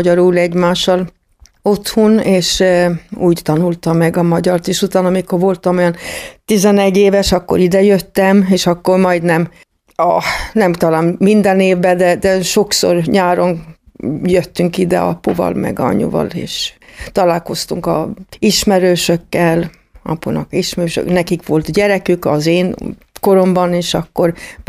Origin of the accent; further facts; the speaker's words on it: Sweden; Mivel, hogy én Svédországban nőttem föl, nekem úgy jó volt a gyerekkorom.